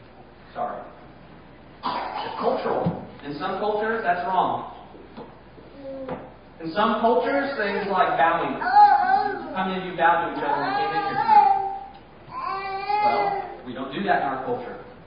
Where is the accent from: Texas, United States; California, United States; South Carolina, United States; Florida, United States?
California, United States; now in Athens, United States; it's wrong where I grew up in California